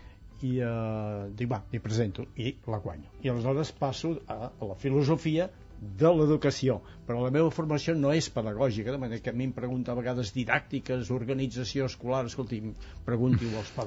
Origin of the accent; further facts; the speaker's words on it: Alforja, Catalonia, Spain; I després dels 3 anys de la Guerra Civil els passo amb un mas allunyat fins i tot del poble d'Alforja, que és el meu poble